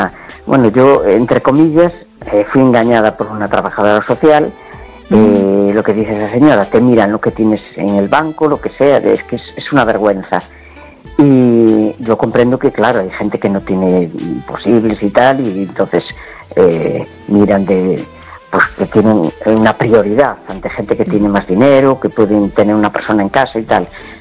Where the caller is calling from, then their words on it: A Coruña, Galicia, Spain; de La Coruña, ¿qué tal?